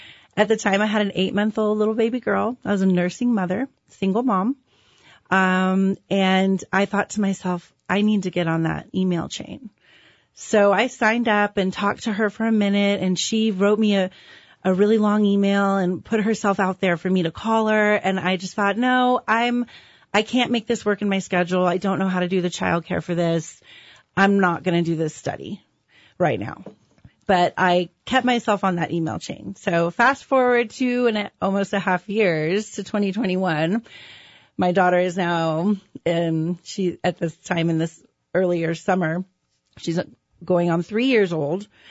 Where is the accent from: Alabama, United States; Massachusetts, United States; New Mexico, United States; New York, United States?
New Mexico, United States; Albuquerque; I was raised here in Albuquerque in a very loving, supportive Christian home